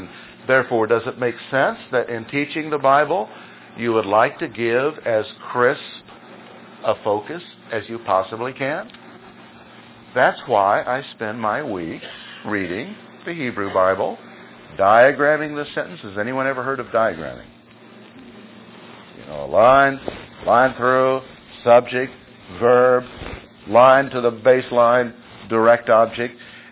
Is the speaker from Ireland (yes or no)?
yes; Ireland; I said, "No, I'm as Irish as you can get."